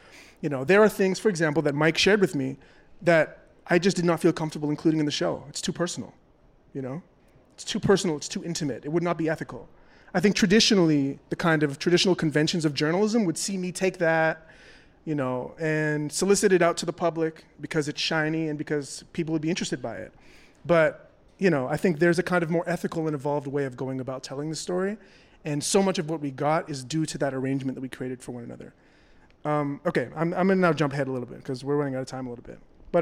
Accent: Toronto, Ontario, Canada; I'm a young black journalist. I'm from Toronto, Canada. I'm not American

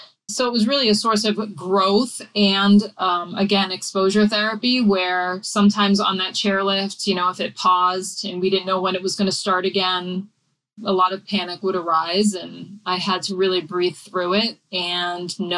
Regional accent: New England, United States; I grew up in New England, and it's very interesting to see the joy that comes over my husband at the first snowfall.

